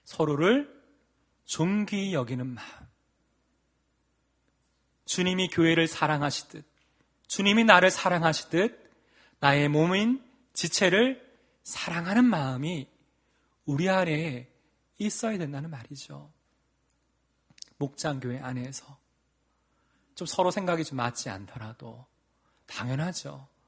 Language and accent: Korean; Busan, South Korea; 저도 이제 부산 사람이니까 저는 되게 작게 얘기했나 생각했는데 목소리가 커지더라고요.